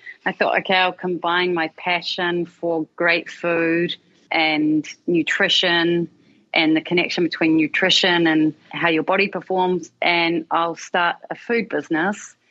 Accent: Wellington, New Zealand; But yeah, Wellington. I grew up in Wellington and loved my childhood. It was a great time. I studied at Victoria. So yeah, Wellington's my home.

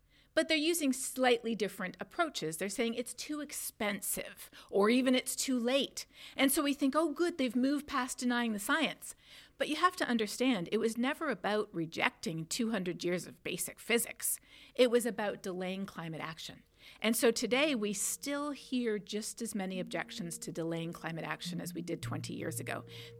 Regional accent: Canada; now in United Kingdom; in my home country of Canada, and even here in the UK

